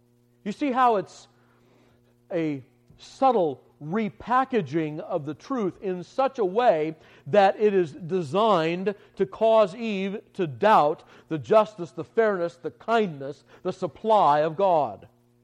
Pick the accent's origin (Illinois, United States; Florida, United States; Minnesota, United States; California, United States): California, United States; Growing up in Southern California as we did, we would hike around in the mountains, in the hills up above the city